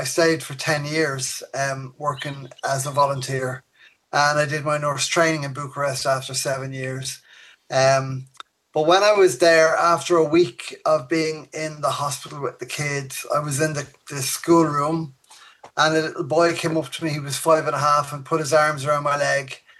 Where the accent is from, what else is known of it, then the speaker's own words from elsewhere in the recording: Dublin, Leinster, Ireland; also born or lived in London; I am from Dublin.